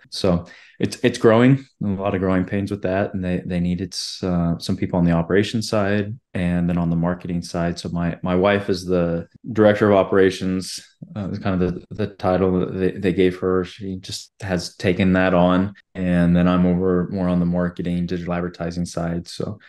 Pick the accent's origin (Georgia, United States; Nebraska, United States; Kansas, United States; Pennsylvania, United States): Georgia, United States; Atlanta; also born or lived in Utah / Florida / Alabama; now in Houston, United States; I am here now in Houston. Moved here last year from Utah, although I'm originally from the South. I've lived all over, but I usually tell people I'm from Atlanta, Georgia.